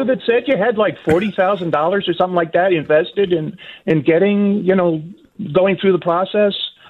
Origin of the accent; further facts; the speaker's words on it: South Carolina, United States; from South Carolina.